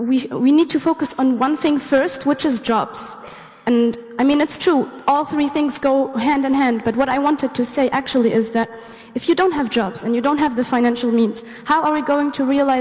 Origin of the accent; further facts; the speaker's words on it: Tabarka, Jendouba Governorate, Tunisia; my hometown, which is in the northwestern region, and it's called Tabarka.